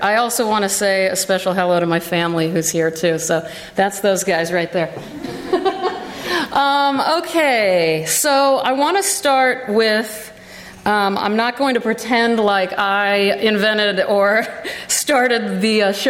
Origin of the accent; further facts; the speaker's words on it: Omaha, Nebraska, United States; I'm from the Midwest. I grew up in Omaha, Nebraska.